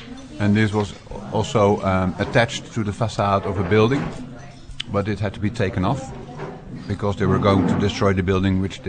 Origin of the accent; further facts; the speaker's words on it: Netherlands; I'm a river guy, you know, I'm from Holland, we all have rivers.